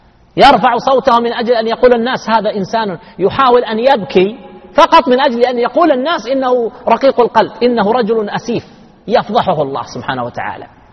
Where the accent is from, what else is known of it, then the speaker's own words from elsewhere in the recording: Al-Qassim, Saudi Arabia; أنا لحقت يعني في عندنا في القصيم إذا جاءتهم عزيمة كبيرة